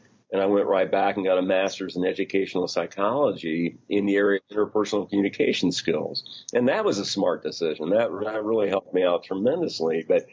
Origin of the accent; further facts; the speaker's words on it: Terre Haute, Indiana, United States; I grew up in Terre Haute, Indiana. That is a city that probably isn't as distinguished and as so many others, but I will say that it was the home of Larry Bird when I was there.